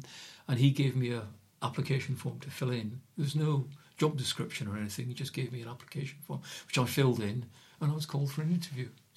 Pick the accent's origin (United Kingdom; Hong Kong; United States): United Kingdom; Aberdeen, Scotland; also born or lived in Rochdale; the place of birth was Rochdale, although I was brought up in Aberdeen, Scotland.